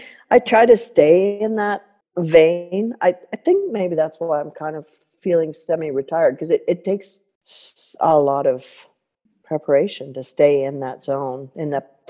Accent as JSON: {"language": "English", "town": "Edmonton", "region": "Alberta", "country": "Canada", "tie": "born there", "said": "I never lived in Edmonton. I was just born in Edmonton, and then my family moved to Millet because my grandmother owned the drugstore there. But then my father, when I was 6 months old, bought the drugstore in Consort, Alberta."}